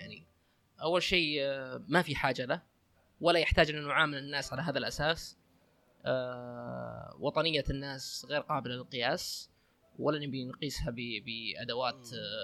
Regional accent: Abha, Asir, Saudi Arabia; لما اقول اني انا شخص من اهل ابها واحب مثلا ابها واعشقها

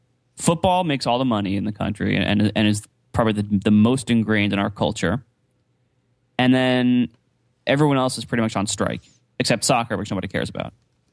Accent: Columbus, Ohio, United States; And you know, I'm from Columbus, Ohio, and Columbus does not have any pro teams of any sports that matter in this country.

